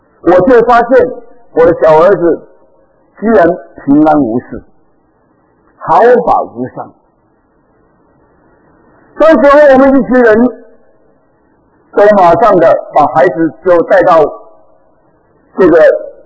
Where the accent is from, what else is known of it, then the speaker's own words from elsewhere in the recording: Fujian, China; 我们闽南人有一句话是这样说的